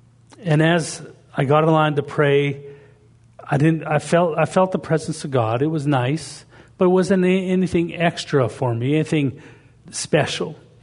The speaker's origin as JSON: {"language": "English", "country": "Canada", "said": "I was from Canada. I was in Tennessee at the time."}